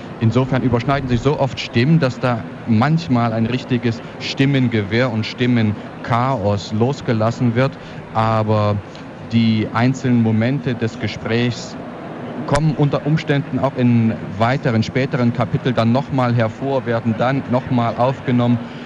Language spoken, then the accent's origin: German; Borna, Saxony, Germany; born there; gerade gestern bei einer Lesung in Borna, meiner Geburtsstadt